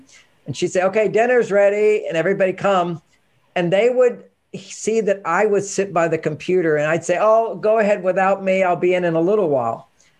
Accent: Texas, United States; I was raised not mainstream in a sense. There were four brothers above me. And, you know, this is growing up in Texas.

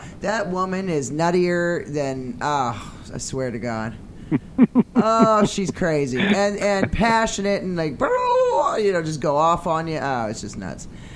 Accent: Ireland; I'm Irish. I'm Irish. We're crazy as fuck.

